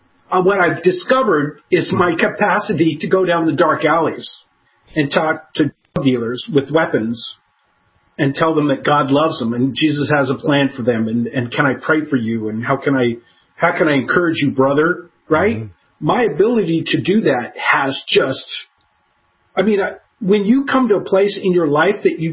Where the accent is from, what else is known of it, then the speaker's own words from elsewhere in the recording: Scotland, United Kingdom; And I said, I'm Scottish.